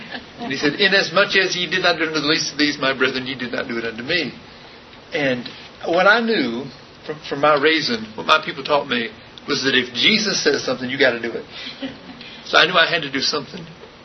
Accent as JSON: {"language": "English", "town": "King", "region": "North Carolina", "country": "United States", "tie": "born or raised there", "said": "I grew up in the South on the other side of our racial divide. I grew up in a little place called King, North Carolina, that's out in tobacco country. And I was raised there by Southern Baptists"}